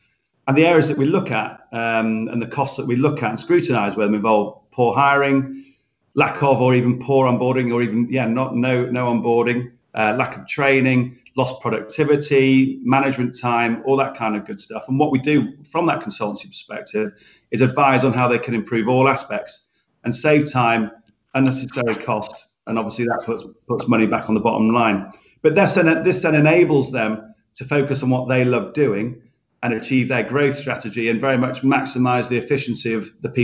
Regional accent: North West England, United Kingdom; born there; I am purporting to be French, Spencer, but I'm not French. I was born near Rochdale, so definitely not French.

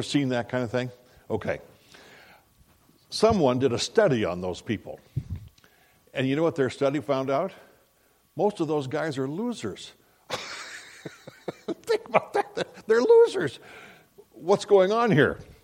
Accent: South Dakota, United States; You know, where I was raised in South Dakota, at that latitude, we have what you probably get around here, I would imagine.

